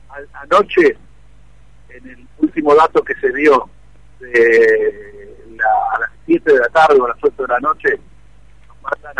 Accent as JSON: {"language": "Spanish", "country": "Argentina", "said": "Pero vivo en Argentina y somos argentinos"}